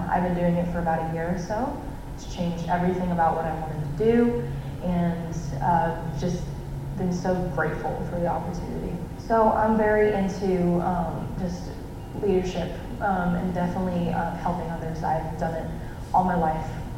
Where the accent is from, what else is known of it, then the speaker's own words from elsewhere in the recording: Sanford, Florida, United States; I'm from Sanford, Florida.